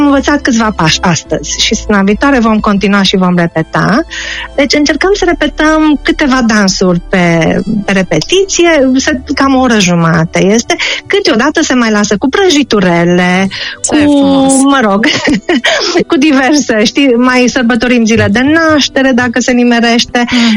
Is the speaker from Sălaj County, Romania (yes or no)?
no; Cluj, Cluj County, Romania; Eu sunt din Ardeal, eu sunt din Cluj.